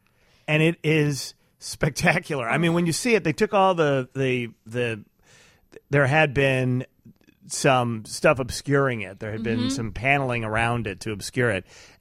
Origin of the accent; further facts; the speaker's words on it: Chicago, Illinois, United States; I'm from Chicago. What do I care about it?